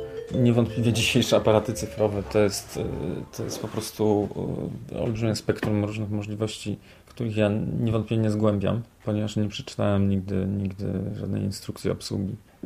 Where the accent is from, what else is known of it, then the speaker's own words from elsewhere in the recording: Poznań, Greater Poland Voivodeship, Poland; Urodziłem się w Poznaniu. Dzieciństwo spędziłem na Grunwaldzie.